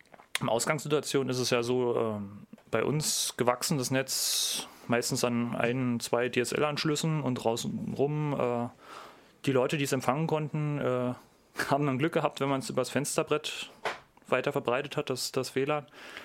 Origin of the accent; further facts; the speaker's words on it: Berlin, Germany; Also ich komme ja selber aus der Ecke Berlin-Nordost